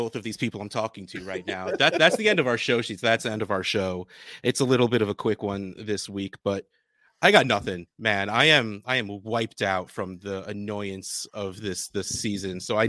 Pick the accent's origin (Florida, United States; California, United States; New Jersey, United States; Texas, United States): New Jersey, United States; I mean, dude, I grew up in New Jersey from my dad, who's from Brooklyn.